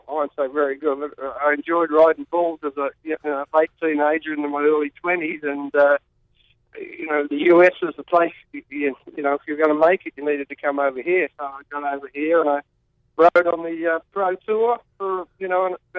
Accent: California, United States; I mean, we had a lot of fun growing up in Southern California.

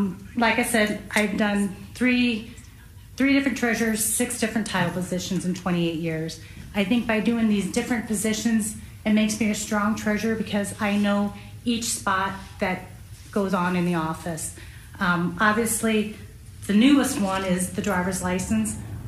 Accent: Carroll, Iowa, United States; I grew up here in Carroll area in an acreage north of Carroll.

